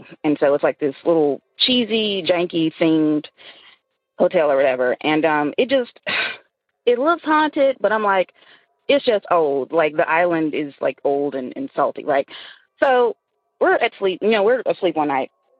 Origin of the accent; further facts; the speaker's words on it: the South, United States; now in Seattle, United States; I'm calling from Seattle, but I'm originally from the South.